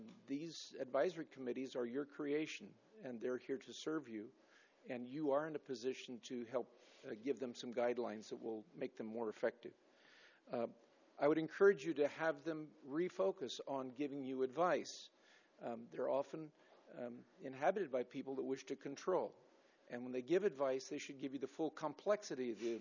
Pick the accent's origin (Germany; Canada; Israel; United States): United States; Nipomo, California; I'm from Napomo.